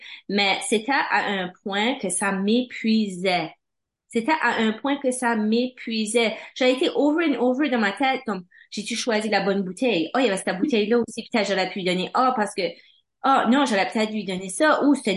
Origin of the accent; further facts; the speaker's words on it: Canada; Et puis, là, je parle français, anglais, tout de même, je suis acadienne.